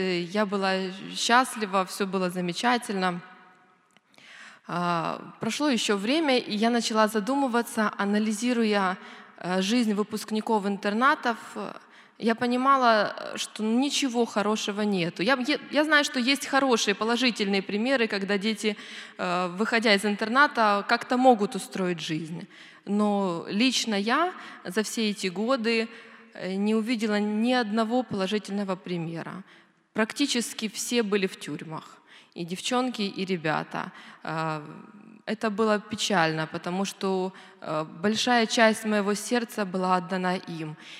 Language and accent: Russian; Poltava Oblast, Ukraine; я из Полтавской области, живу сейчас возле города Кременчуг.